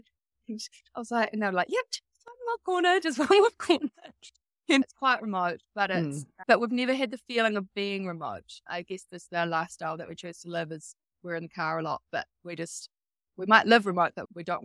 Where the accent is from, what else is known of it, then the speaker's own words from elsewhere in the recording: Canterbury, New Zealand; also born or lived in Wanaka; I'm originally from Wanaka. Grew up on a farm in Mid-Canterbury. My family now live in Wanaka, and so, yeah, grew up on a farming family.